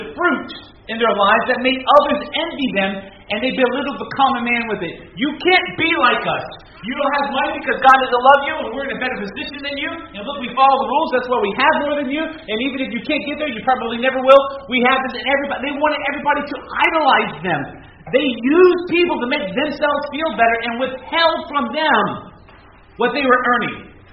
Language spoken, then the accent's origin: English; Miami, Florida, United States; when I was growing up in Florida, South Florida, some of you know I grew up in the great town of Miami.